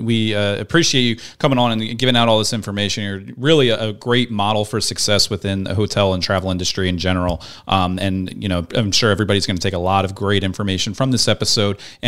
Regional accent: New Jersey, United States; I'm from South Jersey myself, grew up around Philly, and even people in Philadelphia say that about New York.

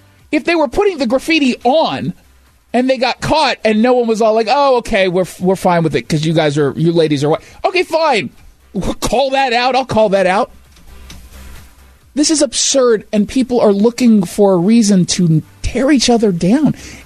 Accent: United States; That frightened me as a Jew, but also as an American

